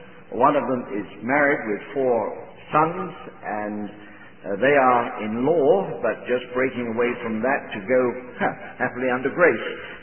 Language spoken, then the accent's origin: English; London, United Kingdom; born there; I'm very much from the other side of the pond, in the sense that I'm English-born, London-born, but my heritage is very Central European.